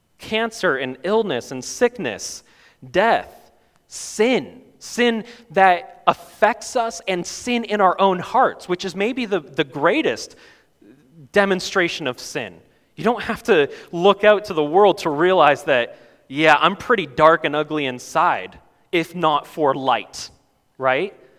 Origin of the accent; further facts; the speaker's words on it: Canada; now in United States; This is new for me. I'm from Canada.